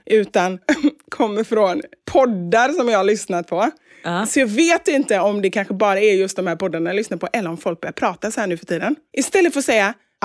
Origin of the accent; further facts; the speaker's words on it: Gothenburg, Västra Götaland County, Sweden; med tanke på att du är från Örgryte och att jag är från Kortedala